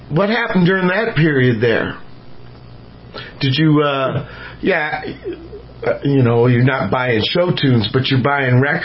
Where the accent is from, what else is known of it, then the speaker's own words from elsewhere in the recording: Virginia, United States; born there; In fact, I was born in Virginia, but I was actually conceived in Chicago.